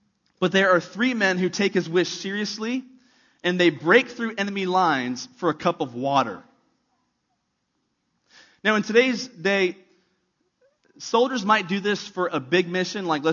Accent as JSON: {"language": "English", "region": "East Coast", "country": "United States", "said": "I'm from the East Coast, and so I love living in Texas."}